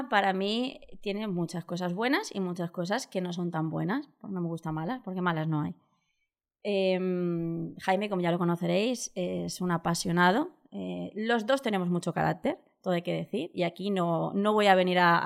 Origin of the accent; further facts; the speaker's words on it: Alicante, Valencian Community, Spain; Soy de Alicante, mi familia toda es de Murcia, soy la única alicantina borrachifina, como dicen aquí en Alicante.